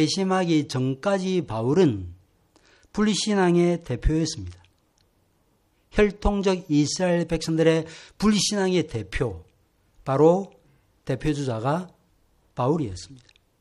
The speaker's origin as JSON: {"language": "Korean", "country": "South Korea", "said": "저는 한국 사람이고 … 집안에 속한 사람입니다."}